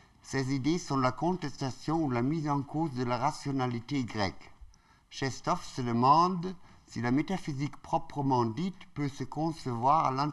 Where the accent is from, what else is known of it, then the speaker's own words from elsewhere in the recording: Germany; French is a second language; de m'avoir invité en tant qu'Allemand